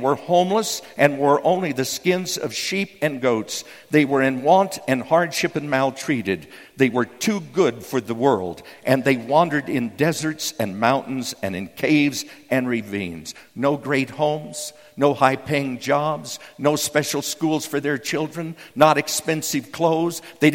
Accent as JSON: {"language": "English", "region": "New Mexico", "country": "United States", "tie": "born or raised there", "said": "the early part of my life, I was raised in New Mexico."}